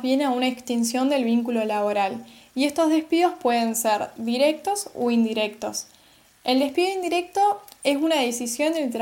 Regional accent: Paraná, Entre Ríos, Argentina; soy de Paraná, Entre Ríos y actualmente me encuentro cursando mi sexto año de la carrera de abogacía

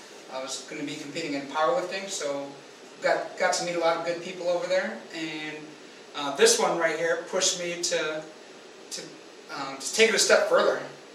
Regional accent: Park Forest, Illinois, United States; Well, I'm born and raised probably a couple blocks away. Born and raised in Park Forest.

